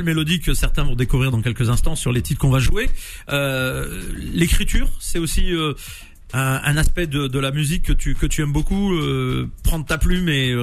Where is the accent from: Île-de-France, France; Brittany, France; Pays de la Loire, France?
Pays de la Loire, France; Nantes; Parce que je suis Nantais d'origine.